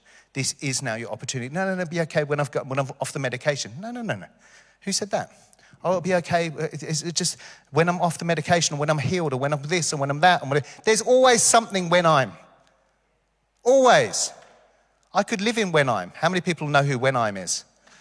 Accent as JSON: {"language": "English", "region": "London", "country": "United Kingdom", "said": "obviously I was from London"}